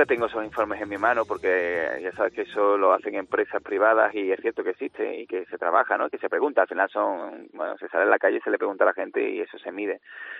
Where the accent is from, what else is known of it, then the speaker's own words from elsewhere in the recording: Andalusia, Spain; los que somos andaluces tenemos que tener ese compromiso también de no achantarnos